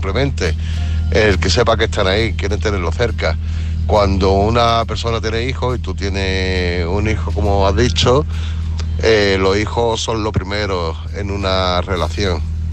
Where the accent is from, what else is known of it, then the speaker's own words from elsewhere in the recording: Málaga, Andalusia, Spain; de Málaga, en la unidad móvil, aquí para dar un mensajito